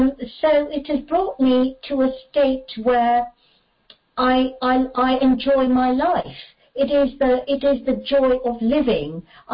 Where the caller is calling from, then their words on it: Bristol, South West England, United Kingdom; I'm an alcoholic, and I'm calling in from Bristol in the UK.